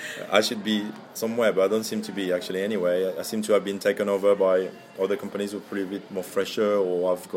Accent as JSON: {"language": "English", "region": "south of France", "country": "France", "moved": "yes", "lives_now": "Cambridge, United Kingdom", "said": "Well, I'm from Cambridge, but originally from France, from the south of France."}